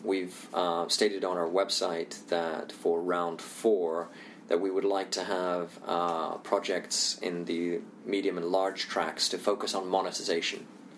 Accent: India; also born or lived in Indonesia; I'm Indian, I also grew up in Indonesia

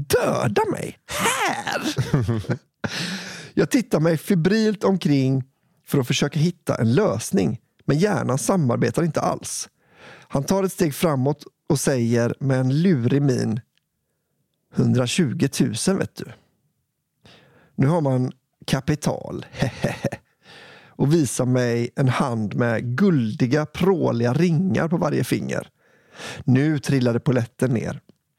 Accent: Gotland, Sweden; Jag kommer från Gotland

